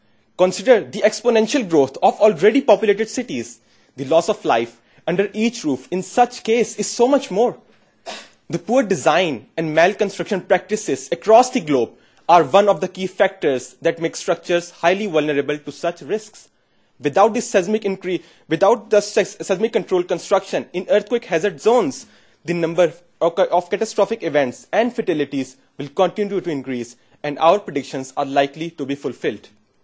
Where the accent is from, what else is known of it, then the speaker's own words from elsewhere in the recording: Pakistan; Now, I designed these curves for my home country, Pakistan, which is the 6th most populated state in the world.